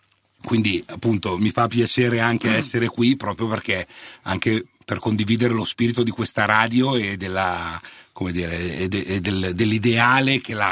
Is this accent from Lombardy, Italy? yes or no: yes; Milan, Lombardy, Italy; Io sono un milanese, vengo da Milano, ho studiato e vissuto sempre a Milano, vivo a Milano